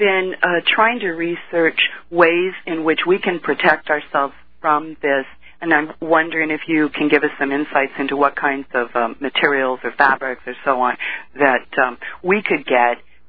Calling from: Bellingham, Washington, United States; Oh, I'm calling from Bellingham, Washington.

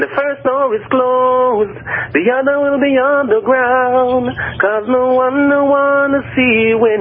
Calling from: Kingston, Jamaica; Yeah, I'm calling from Jamaica, Kingston, you know?

